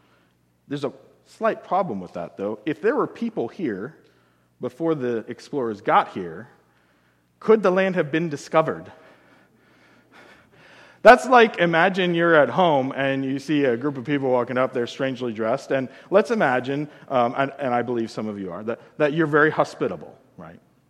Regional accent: Pennsylvania, United States; do not describe the world the same way that I do growing up in South Central Pennsylvania.

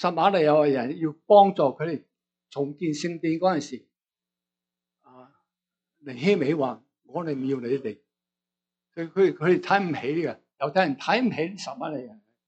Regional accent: China; 我哋中国人叫做咩啊？

